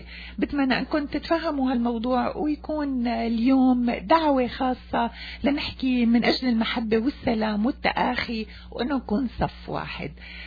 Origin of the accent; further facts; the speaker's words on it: Syria; now in Montreal, Canada; لحتى يكون إلنا اسم بمونتريال، ليش ما يكون إلنا اسم؟ نحن سوريين، نحن عنا حضارة، نحن عنا بلد منعتز فيها